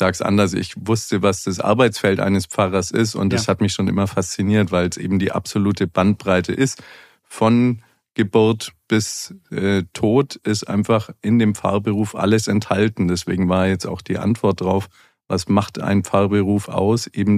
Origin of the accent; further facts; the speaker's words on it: Nuremberg, Bavaria, Germany; In meiner Jugendzeit, ich bin selber Nürnberger